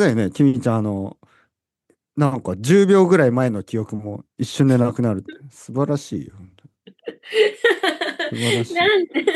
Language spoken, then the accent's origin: Japanese; Hokkaido, Japan; also born or lived in Australia / New Zealand; 出身は北海道で、オーストラリアとかニュージーランドに長くいたので、まあ、英語でもレッスンができる